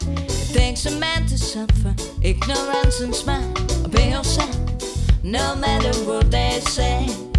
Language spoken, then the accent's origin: English; England, United Kingdom; accent: English; now in New York, United States; you can hear it in my accent when I talk. I'm ….